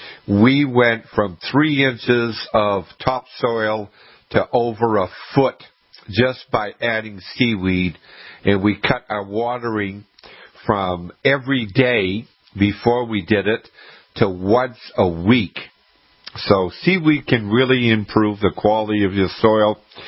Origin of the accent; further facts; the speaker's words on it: Scituate, Massachusetts, United States; I grew up in Scituate, Massachusetts. The beach was a 10-minute drive